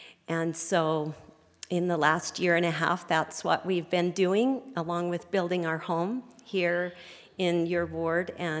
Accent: Provo, Utah, United States; I grew up in Provo. My husband grew up in Orem.

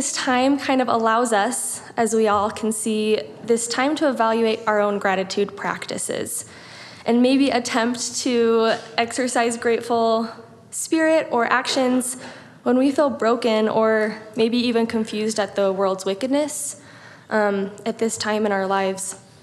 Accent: Gilbert, Arizona, United States; also born or lived in Virginia; I grew up in Gilbert, Arizona, right next to the Gilbert Temple, and my husband … grew up in Mapleton, Utah.

